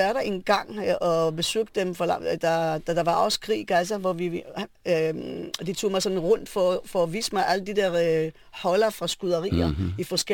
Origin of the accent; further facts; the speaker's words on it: Ra'anana, Central District, Israel; Nej, altså jeg er født og opvokset i Ranana, mm-hmm. Og alle sammen i Ranana.